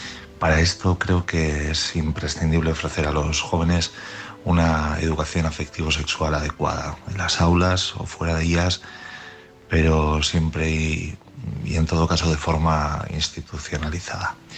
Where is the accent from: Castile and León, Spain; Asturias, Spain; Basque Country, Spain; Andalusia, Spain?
Basque Country, Spain; Bilbao; de Bilbao.